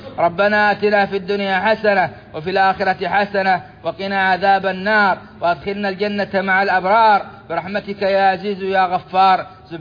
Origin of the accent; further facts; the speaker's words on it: Saudi Arabia; اللهم أدم على بلادنا السعودية نعمة التوحيد